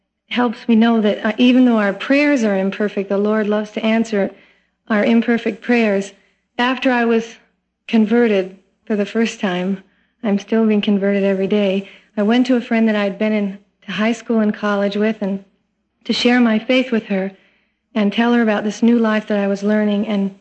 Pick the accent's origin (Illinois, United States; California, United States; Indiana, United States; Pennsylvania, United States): Illinois, United States; Glenview; And I said, yes, I'm from Glenview.